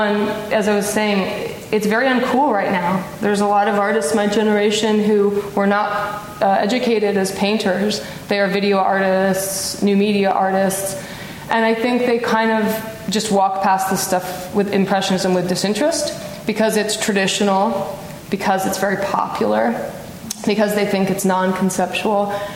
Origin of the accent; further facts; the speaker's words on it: Baltimore, Maryland, United States; I'm from Baltimore, Maryland.